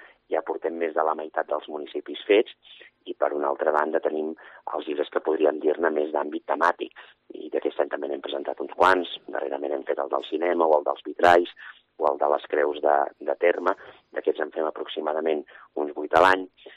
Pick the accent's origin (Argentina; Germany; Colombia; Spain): Spain; Puigcerdà, Catalonia; soc de Puigcerdà